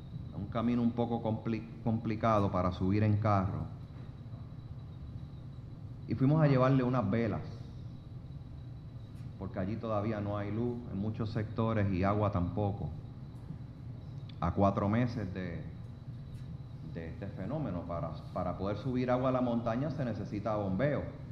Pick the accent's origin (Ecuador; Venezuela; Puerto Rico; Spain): Puerto Rico; Mayagüez; now in San Juan, Puerto Rico; como yo soy de Mayagüez y vivo en San Juan, en el área metropolitana